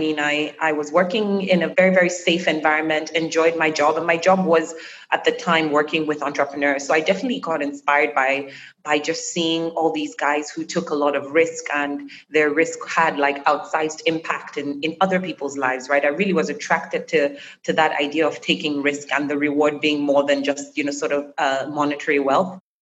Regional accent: Nigeria; from Nigeria.

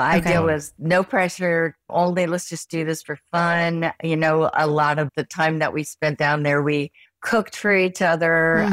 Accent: Midwest, United States; accent: Midwestern; My Midwestern accent came out.

